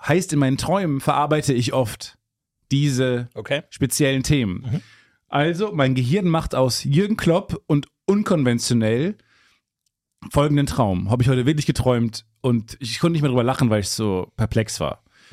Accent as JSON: {"language": "German", "town": "Dortmund", "region": "North Rhine-Westphalia", "country": "Germany", "said": "weil ich bin ja Dortmunder Jung"}